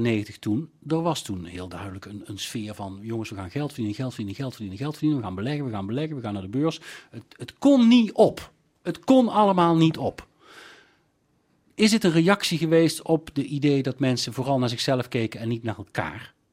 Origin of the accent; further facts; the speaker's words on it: Tilburg, North Brabant, Netherlands; En waarom ik er bijvoorbeeld als Tilburger in Tilburg nooit iets van hoor.